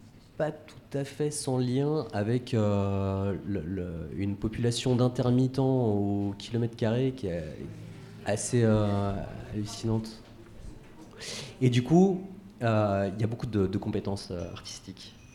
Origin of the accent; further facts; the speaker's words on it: Nanterre, Île-de-France, France; now in Montreuil, France; j'ai grandi à Nanterre, à Pablo Picasso, les Tourailleaux, je sais pas si ça vous dit quelque chose, bon, c'est là que j'ai grandi. Et je me suis installé à Montreuil il y a 16 ans.